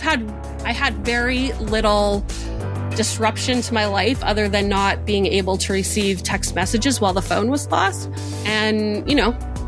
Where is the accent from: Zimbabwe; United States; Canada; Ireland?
Canada; Winnipeg, Manitoba; I grew up in Winnipeg, Manitoba, Canada, and it happens to be the car theft capital of Canada, or it was in the 90s.